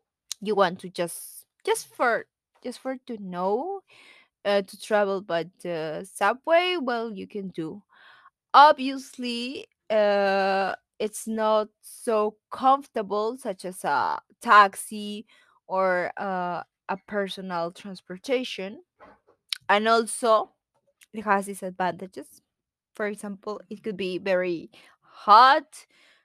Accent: Peru; English is a second language; I am from Peru, so I know what is dangerous because I know.

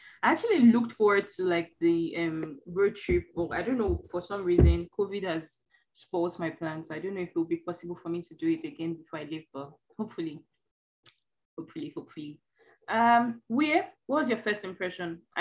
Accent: Lagos, Nigeria; I am Nigerian and I used to live in Lagos, which is one of the very, it's quite chaotic.

